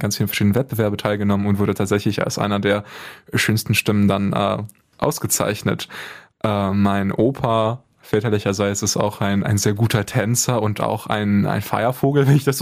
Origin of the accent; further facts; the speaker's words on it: Maurat, Bulgaria; Und mein Heimatdorf Maurat befindet sich in der Donautiefebene in Bulgarien. Und dort habe ich gemeinsam mit meinen väterlichen Großeltern, wie du sagst, die ersten 7 Jahre meines Lebens verbracht.